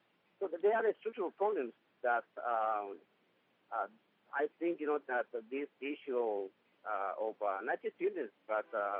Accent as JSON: {"language": "English", "country": "Guatemala", "tie": "born or raised there", "moved": "yes", "lives_now": "United States", "said": "I was raised and born in Guatemala, and I came to the United States around 20 years ago."}